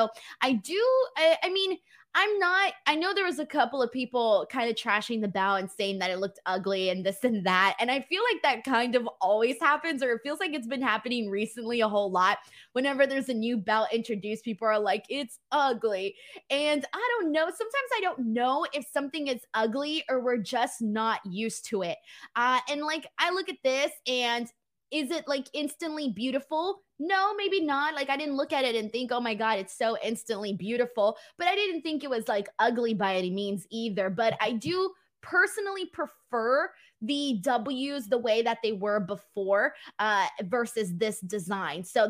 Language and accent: English; California, United States; As a Californian, that is the best way to describe this.